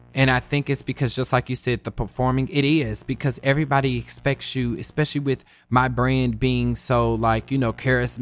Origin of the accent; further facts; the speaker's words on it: Kansas, United States; I think this has a lot to do with like the internalized homophobia from growing up in Kansas.